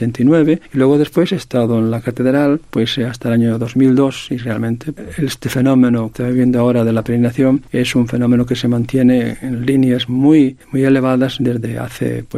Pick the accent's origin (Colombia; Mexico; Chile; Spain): Spain; Santiago de Compostela, Galicia; moved away as an adult; es un tema que yo he llevado en mi vida desde que soy niño hasta ya muy maduro, hasta que salí de Santiago en el año 2002.